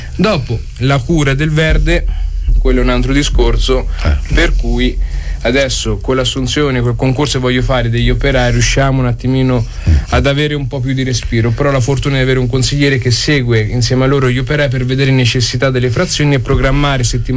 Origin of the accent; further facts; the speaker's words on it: Fossato di Vico, Umbria, Italy; io vengo da Fossato di Vico, provincia di Perugia.